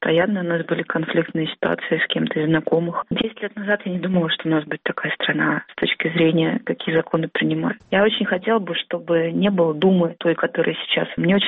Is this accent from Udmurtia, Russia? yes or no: yes; Izhevsk, Udmurtia, Russia; born there; Я родилась в Ижевске, и первый мой митинг был, мне было 19 лет.